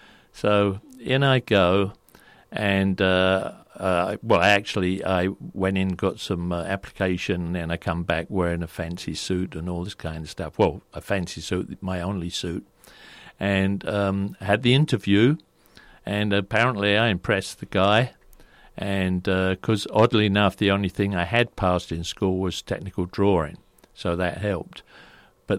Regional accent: London, United Kingdom; accent: Cockney; Because of my strong Cockney accent, that eliminated me from any public job

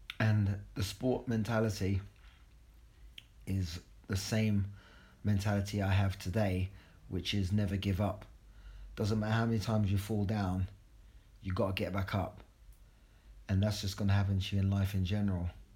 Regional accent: Acton, London, United Kingdom; I grew up in Acton in West London with my grandfather.

